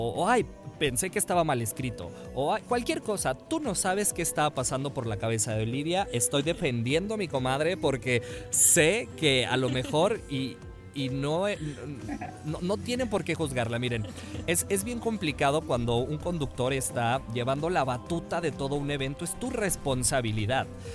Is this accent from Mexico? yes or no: yes; Mexico; y como mexicanos lo hemos sabido reconocer